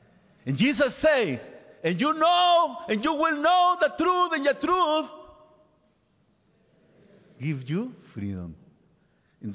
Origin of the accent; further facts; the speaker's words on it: Peru; first language Spanish; English is a second language; moved away; I remember when I came from Peru in 2003 to Park Avenue, and I was not able to speak English, and I needed an interpreter to communicate with many of you